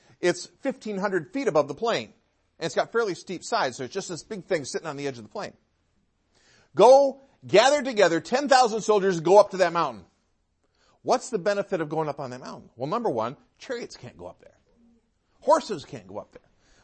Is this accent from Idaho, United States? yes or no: no; New York, United States; also born or lived in Michigan; I grew up in the East, upstate New York and Michigan.